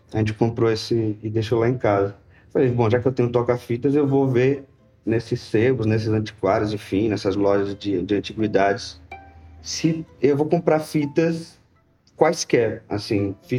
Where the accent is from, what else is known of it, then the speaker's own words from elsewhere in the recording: Salvador, Bahia, Brazil; now in São Paulo, Brazil; Eu cheguei em São Paulo em julho do ano passado. Sou de Salvador.